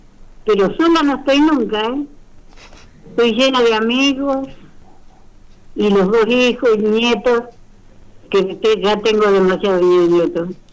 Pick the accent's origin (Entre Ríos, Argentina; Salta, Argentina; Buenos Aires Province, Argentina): Buenos Aires Province, Argentina; Los Toldos; De Viamonte, nosotros venimos de Los Toldos.